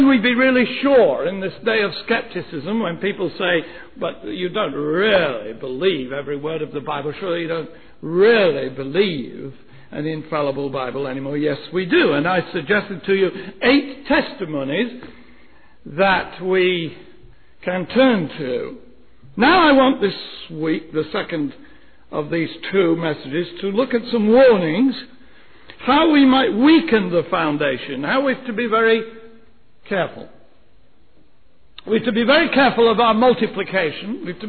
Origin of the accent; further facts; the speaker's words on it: United Kingdom; I come from Great Britain, and we have a monarchy in Britain